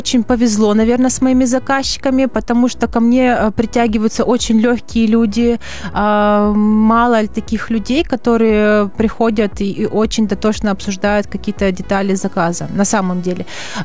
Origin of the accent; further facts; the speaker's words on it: Sevastopol, Ukraine; also born or lived in United Arab Emirates; now in Bishkek, Kyrgyzstan; Я вообще из Севастополя родом, познакомилась со своим мужем в Эмиратах.